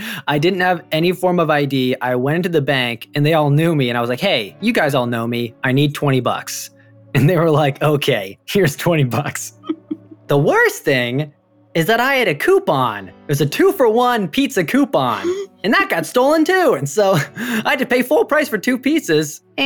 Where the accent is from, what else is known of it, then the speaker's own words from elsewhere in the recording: Canton, Ohio, United States; I'm 26 years old. I'm from Canton, Ohio, and I'm a copywriter slash actor.